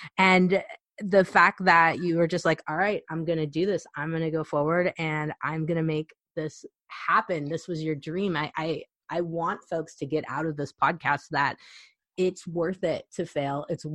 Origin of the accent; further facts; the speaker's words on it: Illinois, United States; I'm from Illinois. And right now I'm recording this in Illinois.